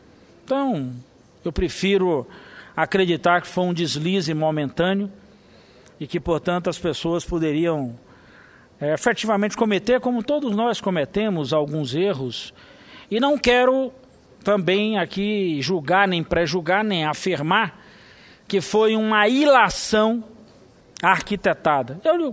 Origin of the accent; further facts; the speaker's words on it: Bahia, Brazil; algo que eu discutia essa semana lá no meu estado